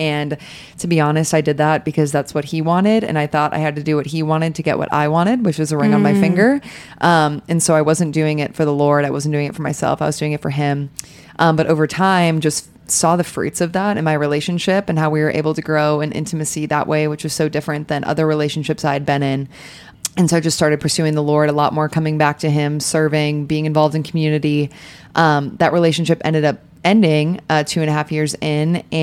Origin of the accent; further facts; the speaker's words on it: North Dakota, United States; moved away as an adult; now in Dallas, United States; I'm from North Dakota, born and raised, but I moved to Dallas to go to SMU for college